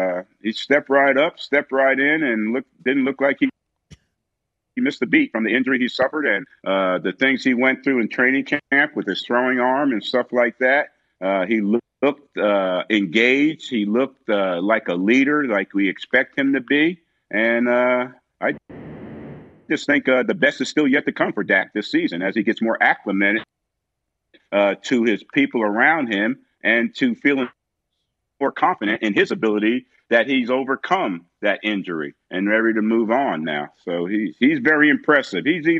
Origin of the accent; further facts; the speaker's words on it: South River, New Jersey, United States; I'm from South River, New Jersey, 20 minutes down the turnpike